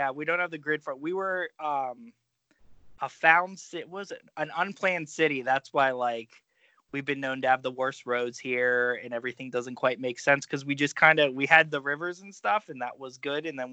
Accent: Pittsburgh, Pennsylvania, United States; Oh, yeah. I was going to say I'm a lifer, so.

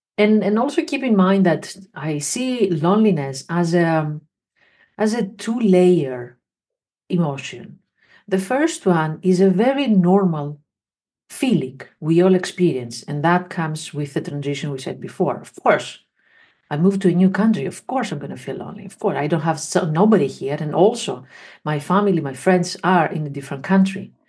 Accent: Greece; now in Netherlands; I was here already in the Netherlands. Originally, I'm from Greece. And it was just 1 year after I moved to the Netherlands.

